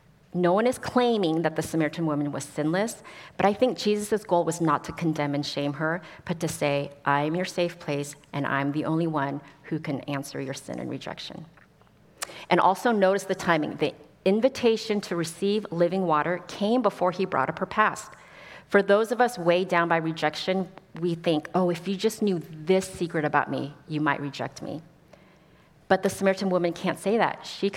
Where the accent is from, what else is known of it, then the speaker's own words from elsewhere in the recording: Los Angeles, California, United States; also born or lived in Seoul, South Korea; I was born in Seoul, South Korea, and my parents decided to immigrate to Los Angeles before my first birthday.